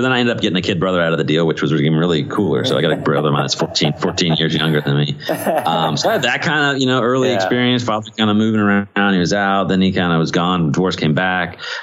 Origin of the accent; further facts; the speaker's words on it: Yuma, Arizona, United States; born there; so I was born in Yuma, Arizona, where there's a Marine base there. And then that's where I was born.